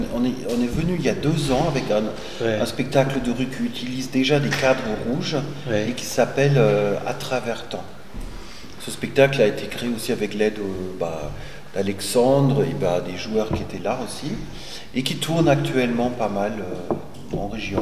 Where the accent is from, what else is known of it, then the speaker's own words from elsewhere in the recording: North Germany, Germany; French is a second language; now in Vercors, France; Et je suis originaire de l'Allemagne du Nord.